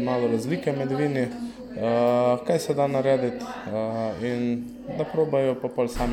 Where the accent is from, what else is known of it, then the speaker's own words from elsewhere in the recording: Ručetna vas, Southeast Slovenia, Slovenia; Sicer smo mi res iz Ručetne vasi, smo res čisto na meji za semško občino.